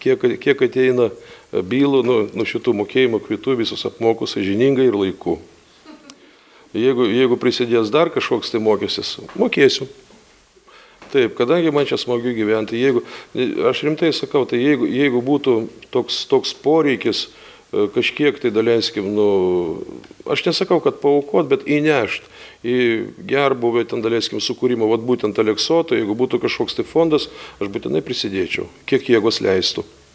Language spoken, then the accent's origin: Lithuanian; Kaunas County, Lithuania; Nu, plius aš tai gimiau ir užaugau prie Soboro. Tai labai netoli. Nu, keli kilometrai iki Aleksoto.